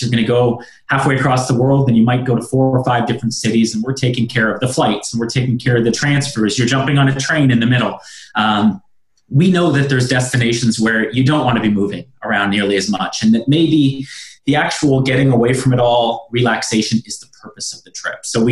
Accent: Canada; and I'm Canadian.

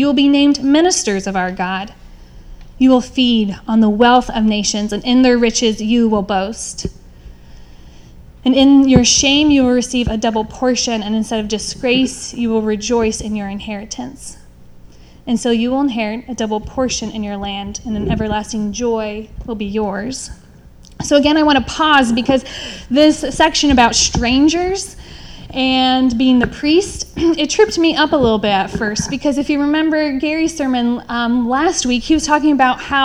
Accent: Budapest, Hungary; I grew up in Budapest, Hungary.

